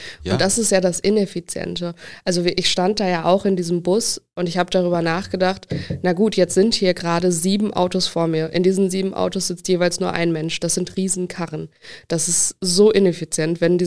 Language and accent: German; Essen, North Rhine-Westphalia, Germany; Also ich komme ja aus Essen